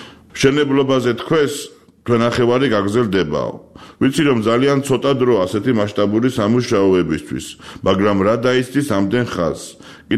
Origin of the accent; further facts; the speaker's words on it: Tbilisi, Georgia; მე ძალიან მიყვარს ჩემი ქალაქი, დედამიწაზე ყველაზე ძვირფასი ადგილია. ჩემი ბავშვობის უბნები სოლოლაკი და ვერა განსაკუთრებით მიყვარს, იქ სხვა სპლინია, სხვა სურდელი, იქ ჩემი ბავშვობა და ყველაფერი პირველია. ყველა ჩიხთან, ეზოსთან ჩემი თბილისური ისტორია